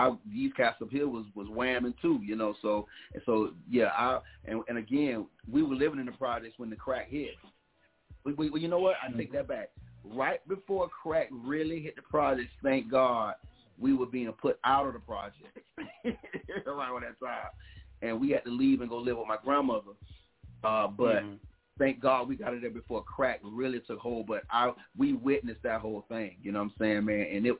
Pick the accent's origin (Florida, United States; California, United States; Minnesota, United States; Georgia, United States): Florida, United States; Jacksonville; We're from Jacksonville.